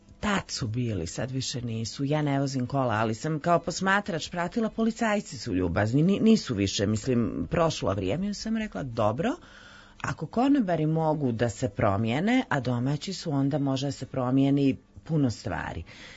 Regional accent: Nikšić, Nikšić Municipality, Montenegro; also born or lived in Belgrade, Serbia; Studirala sam u Beogradu, bila sam tu, iz Nikšića sam, Podgorica je bez veze

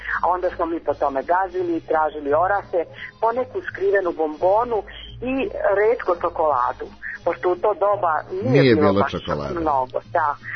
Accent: Mali Požarevac, Belgrade, Serbia; Kosmaja, jedno malo selo, Mali Požarevac. I samo, mislim, ime kaže kako je to selo.

